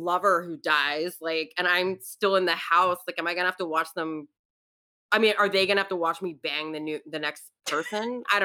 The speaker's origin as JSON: {"language": "English", "town": "New York City", "region": "New York", "country": "United States", "tie": "born or raised there", "said": "I grew up in New York City. I went to the movies, but we're not a car culture, you know?"}